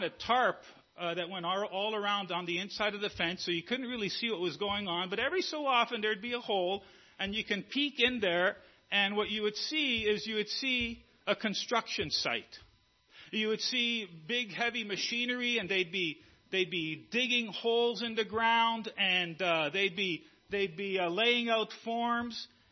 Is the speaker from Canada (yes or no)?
yes; Montreal, Quebec, Canada; know, many of you know, I was raised in Montreal.